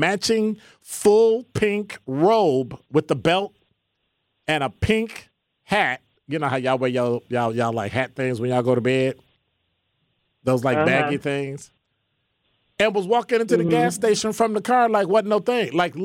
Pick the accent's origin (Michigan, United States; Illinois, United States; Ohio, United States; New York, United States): Illinois, United States; Chicago; if you knew where I grew up in Chicago, it was ghetto.